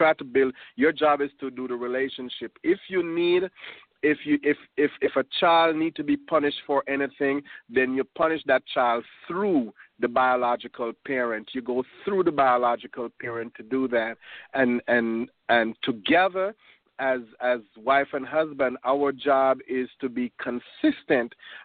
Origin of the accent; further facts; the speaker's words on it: Jamaica; And like James, I am from a military background. You know, I'm a Jamaican. I'm as stern as they come.